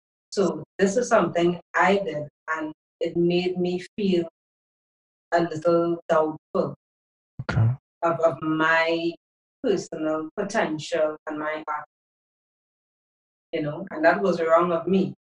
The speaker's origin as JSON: {"language": "English", "country": "Trinidad & Tobago", "said": "I'm also from Trinidad too"}